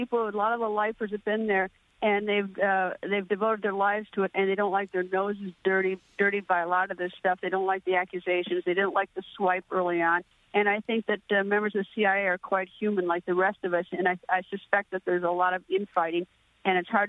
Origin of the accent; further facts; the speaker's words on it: Wisconsin, United States; at least from my home state of Wisconsin